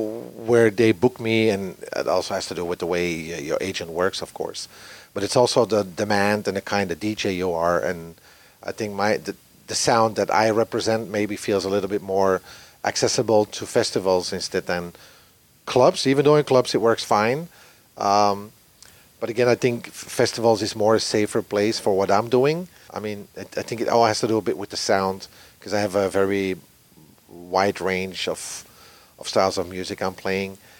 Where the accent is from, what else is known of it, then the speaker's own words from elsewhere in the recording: Belgium; now in New York, United States; I'm from Belgium